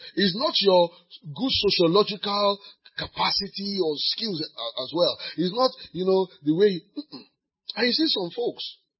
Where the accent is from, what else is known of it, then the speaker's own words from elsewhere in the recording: Osasa, Nigeria; English is a second language; I know I'm from Osasa, Nigeria, but I still know.